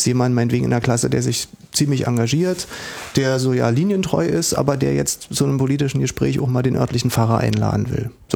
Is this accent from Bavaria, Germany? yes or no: no; East Berlin, Berlin, Germany; Bei uns im Osten, also in der DDR und ganz besonders in Ost-Berlin, war es deshalb entspannt